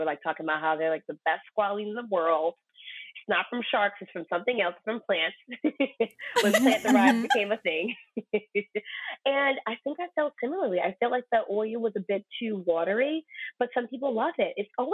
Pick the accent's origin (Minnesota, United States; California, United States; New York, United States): New York, United States; So fashion for me, even being from born and raised in New York, was a bit too cut edge for me and too unfriendly.